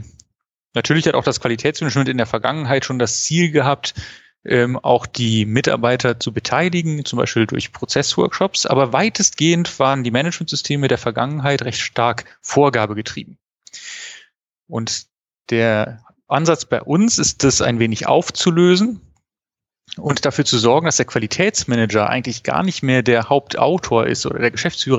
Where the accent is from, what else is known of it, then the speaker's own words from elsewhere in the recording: Wuppertal, North Rhine-Westphalia, Germany; born there; Ich bin gebürtiger Wuppertaler